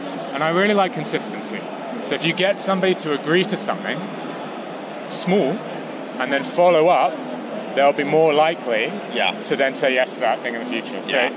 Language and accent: English; United Kingdom; And I'm British, so I'm like, oh, I'm comfortable now.